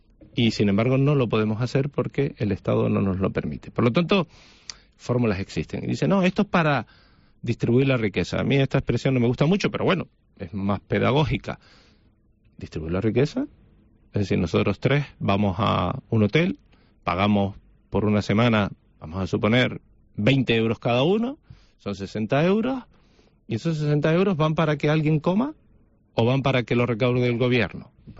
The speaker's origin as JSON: {"language": "Spanish", "region": "Canary Islands", "country": "Spain", "said": "Nosotros, como canarios, cualquier canario, venga de donde venga, se puede quedar exento"}